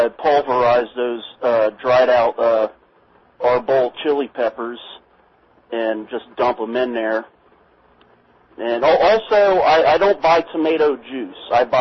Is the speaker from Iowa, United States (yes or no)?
no; Ohio, United States; mainly because I grew up in Ohio